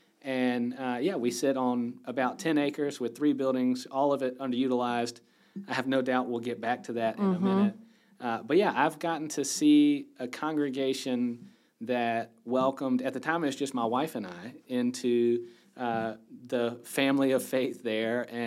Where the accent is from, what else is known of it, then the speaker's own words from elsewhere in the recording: Gastonia, North Carolina, United States; also born or lived in Charlotte; But I grew up in Gastonia, which is just west of here across the river, and grew up there, went to UNC Chapel Hill, from there to Atlanta back home. And North Carolina has always been home